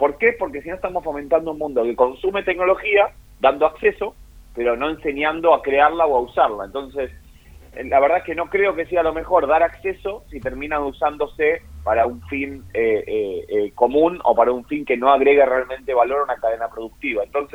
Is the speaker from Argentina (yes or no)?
yes; Argentina; Nosotros como ciudadanos argentinos podemos participar en unos procesos